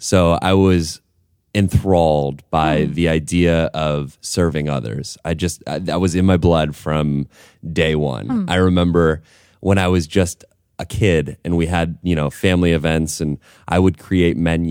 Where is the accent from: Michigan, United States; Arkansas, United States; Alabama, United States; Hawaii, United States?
Michigan, United States; Flint; moved away as an adult; So I went and finished my degree, and I'm from Michigan. So I took the first job that came to me as far away from home as possible.